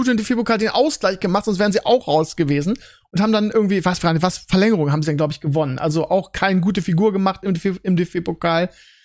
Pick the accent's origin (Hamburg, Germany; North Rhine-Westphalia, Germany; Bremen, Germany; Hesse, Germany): Bremen, Germany; den ich natürlich als Bremer mit Kusshand entgegennehme